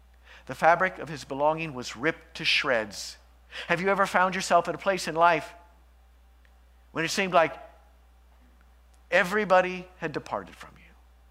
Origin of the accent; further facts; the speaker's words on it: Acton, Indiana, United States; I grew up here in Indiana, Acton, Indiana. Ever heard of it? It's down in Franklin Township, a little hole-in-the-wall town.